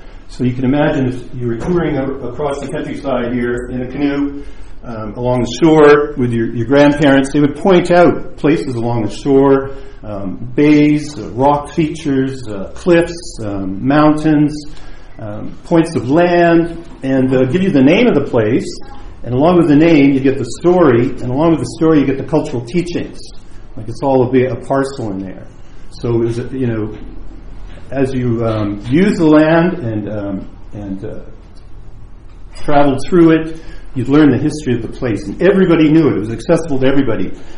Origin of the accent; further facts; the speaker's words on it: West Vancouver, British Columbia, Canada; growing up in West Vancouver area, because I have intergenerational connections to Vancouver